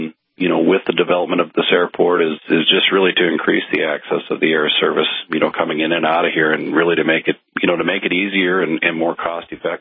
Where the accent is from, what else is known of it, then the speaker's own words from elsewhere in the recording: Williston, North Dakota, United States; You know, I grew up in Williston, and when I graduated in the early 90s, I did what most young professionals did. You moved away because there wasn't a lot of opportunity.